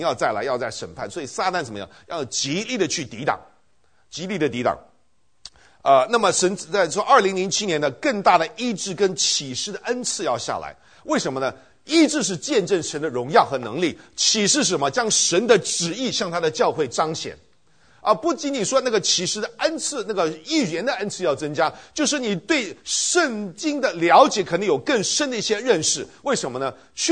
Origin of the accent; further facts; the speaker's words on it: China; 我们中国人呢，说实在的，不够勤快。